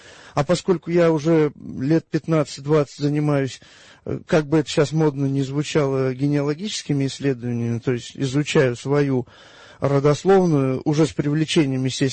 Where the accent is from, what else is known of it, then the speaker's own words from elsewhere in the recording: Sarov, Nizhny Novgorod Oblast, Russia; moved away as an adult; now in Moscow, Russia; И я там родился, вырос, и, соответственно, в Москву я попал сам только, ну, когда поступил в Московский университет.